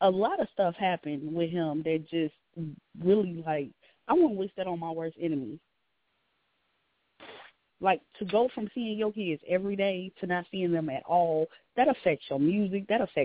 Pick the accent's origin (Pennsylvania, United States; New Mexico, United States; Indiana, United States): Indiana, United States; okay, I'm from Indiana, and I support Indiana and Illinois.